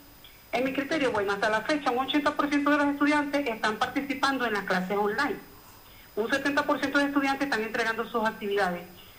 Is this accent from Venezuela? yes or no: yes; Venezuela; now in El Salvador; en mi país, Venezuela